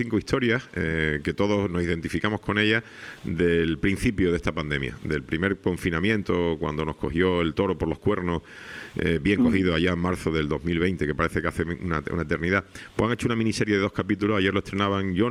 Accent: Canary Islands, Spain; como no tenemos ni catalán, ni valenciano, ni euskera para que nos diferenciemos como canarios

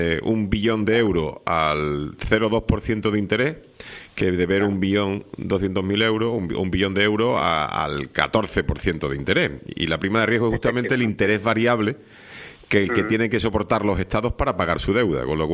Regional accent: Spain; tenemos que devolver ese dinero antes o después, como españoles que somos.

